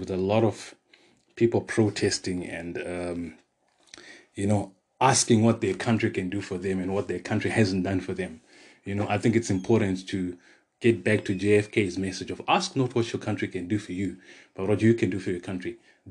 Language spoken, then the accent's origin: English; Zimbabwe; now in South Africa; And, being an immigrant, I'm from Zimbabwe, so coming into South Africa and seeing the effects of a welfare state.